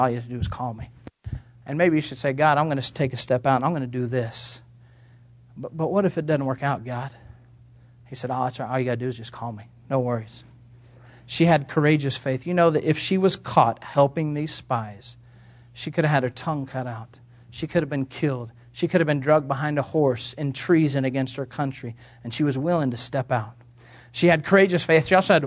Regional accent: Kansas, United States; I was raised in Kansas, and I went back and I spent some time with my family.

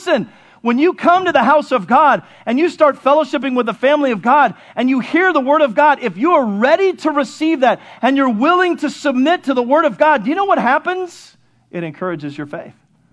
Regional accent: Morgan Hill, California, United States; I'm from San Martin. No, I'm just kidding. I'm from Morgan Hill.

